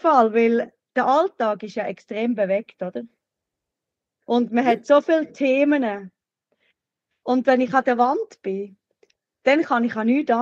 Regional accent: Freiburg, Baden-Württemberg, Germany; Aber er ist mit uns schon in Freiburg, wo ich aufgewachsen bin, ist er mit uns schon klettern.

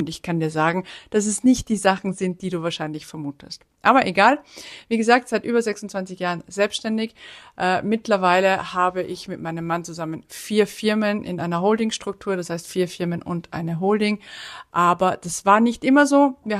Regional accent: Salzburg, Austria; Ich komme aus Salzburg, bin 1978 geboren und bin damit Generation X.

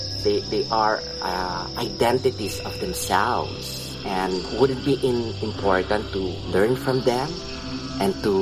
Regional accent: Philippines; I came from Barangay Piñan, a small barangay.

